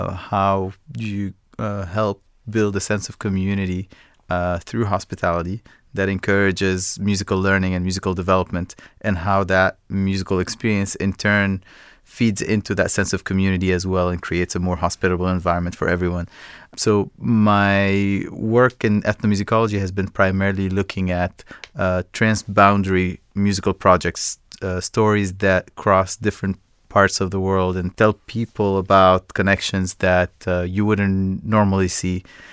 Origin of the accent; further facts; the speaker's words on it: Egypt; now in United States; I grew up in Egypt.